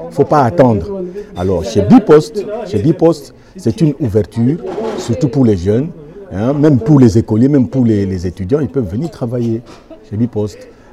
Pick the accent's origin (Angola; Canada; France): Angola; now in Belgium; Je suis angolais. Je suis né en Angola. Et je suis arrivé ici. En tout cas, j'ai 30 ans d'ici. En Belgique, j'ai 30 ans. Je suis arrivé en 90.